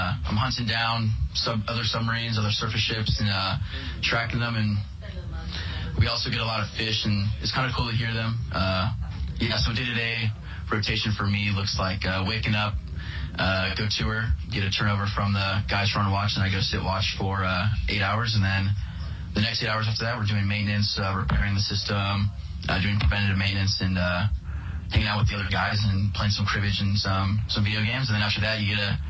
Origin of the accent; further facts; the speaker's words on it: Prescott, Arizona, United States; I'm originally from Prescott, Arizona.